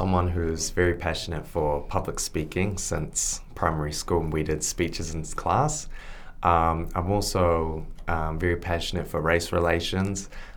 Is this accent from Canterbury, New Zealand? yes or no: no; Taranaki, New Zealand; I am a year 13 from Francis Douglas. I was born in New Zealand, and I've been living in Taranaki since I was born, so I'm 17 years old.